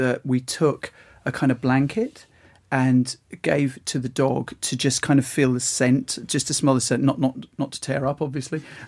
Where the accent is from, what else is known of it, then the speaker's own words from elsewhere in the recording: East of England, United Kingdom; I mean, I'm from Essex, like you are